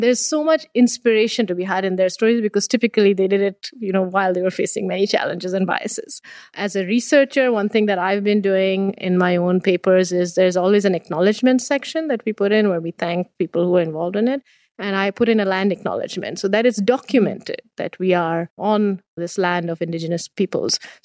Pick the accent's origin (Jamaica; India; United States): India; Being born and raised in India